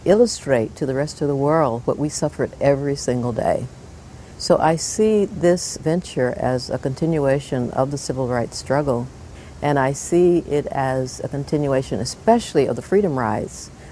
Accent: the South, United States; I grew up in the South, and 50 years ago, you know, there was hardcore segregation

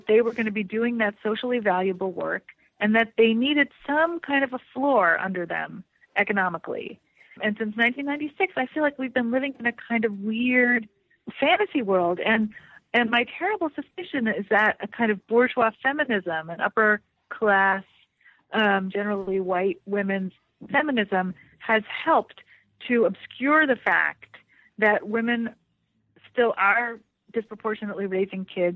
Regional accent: Vermont, United States; I'm from Vermont.

